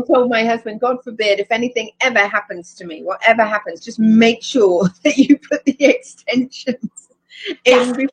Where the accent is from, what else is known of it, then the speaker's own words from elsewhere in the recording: Wales, United Kingdom; also born or lived in London; I was born in London. My father was in the Royal Air Force, so I'm an Air Force brat. And so we moved around a little bit, but we ended up in Wales. His last postings was in Wales, and so I lived there. I lived there for a little bit